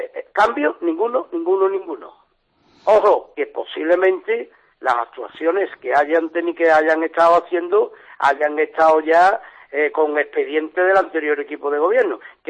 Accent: Andalusia, Spain; Andalucía somos todos, andaluces todos.

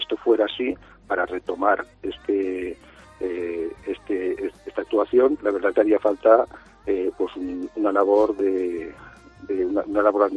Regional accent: Aragon, Spain; O sea, es que nosotros somos aragoneses, pagamos los impuestos como cualquier aragonés

